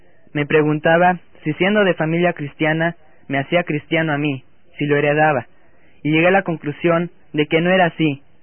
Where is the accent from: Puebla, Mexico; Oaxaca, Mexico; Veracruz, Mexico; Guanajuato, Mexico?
Puebla, Mexico; Tehuacán; born there; Yo nací en Tehuacán, estado de Puebla, en el país de México, en una familia cristiana